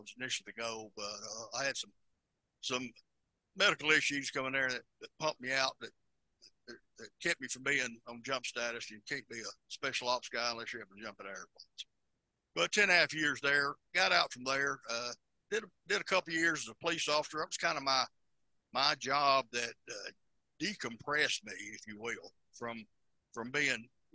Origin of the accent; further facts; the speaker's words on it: Rome, Georgia, United States; I'm originally from Rome, Georgia, small town.